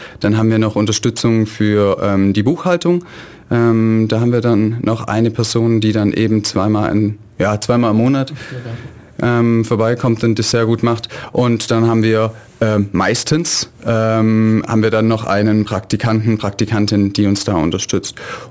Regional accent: Aalen, Baden-Württemberg, Germany; ich komme ursprünglich aus Aalen, also 70 Kilometer von Ulm weg.

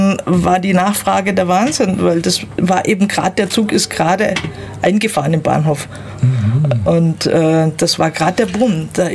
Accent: Bavaria, Germany; also born or lived in Munich; Nee, ich bin aus München, gebürtige Münchnerin.

